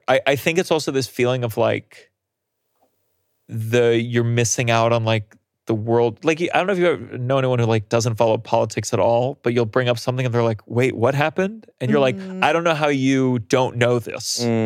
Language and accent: English; New York, United States; I'm from New York, so this felt like a regular time.